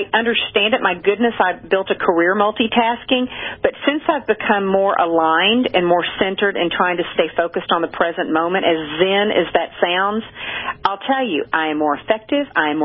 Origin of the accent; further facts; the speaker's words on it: Hot Springs, Arkansas, United States; now in Dallas, United States; I mean, when I drive from Dallas to Hot Springs, Arkansas, which is my hometown, that drive is beautiful.